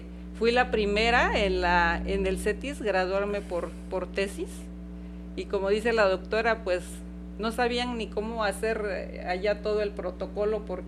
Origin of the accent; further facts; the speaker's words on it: Yautepec, Morelos, Mexico; Yo soy de Yautepec.